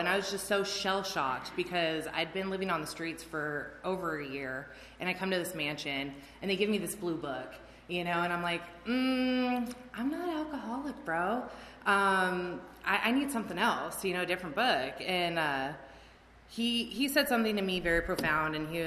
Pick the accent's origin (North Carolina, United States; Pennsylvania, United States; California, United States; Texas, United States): California, United States; Oceanside; I'm not from Lancaster, thank God. I'm from Oceanside.